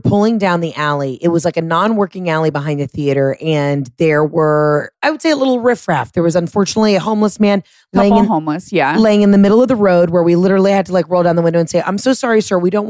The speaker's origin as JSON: {"language": "English", "town": "Fresno", "region": "California", "country": "United States", "said": "And we're from Fresno."}